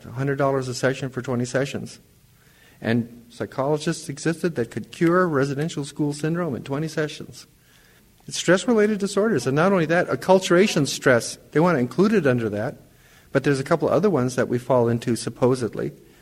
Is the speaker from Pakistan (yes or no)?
no; India; I am a psychologist who happens to be an Indian